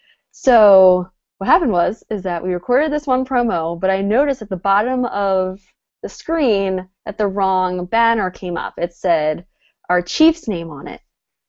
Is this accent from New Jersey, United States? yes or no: yes; New Jersey, United States; now in South Bend, United States; I didn't think it was too different from my hometown in southern New Jersey, considering we would make the drive from my hometown all the way down the shore